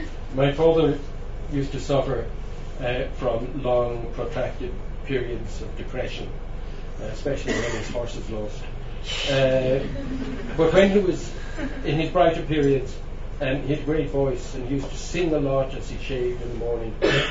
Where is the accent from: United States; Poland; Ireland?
Ireland; Limerick, Munster; also born or lived in Wexford; I was brought up in Limerick, well after Wexford, we went to Limerick and spent my teenage years there. And I went to the Jesuits, to the Sacred Heart College, the private.